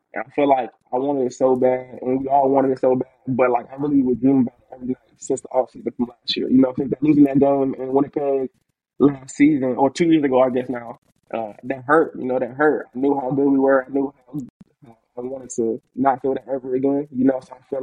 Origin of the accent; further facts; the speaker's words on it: Virginia, United States; now in Dallas, United States; I'm spending in Dallas, but I'm from Virginia, so a lot of my family can come to the games now.